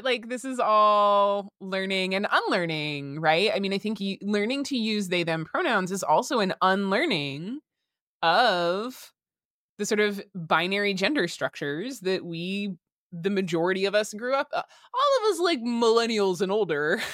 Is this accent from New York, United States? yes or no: no; Las Vegas, Nevada, United States; moved away; Growing up in Las Vegas did a number on me as a like as at the time, like a gender nonconforming female.